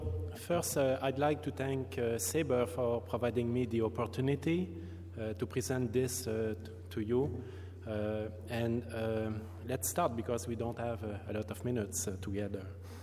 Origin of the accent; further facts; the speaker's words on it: Montreal, Quebec, Canada; So I'm from Montreal, Quebec, Canada.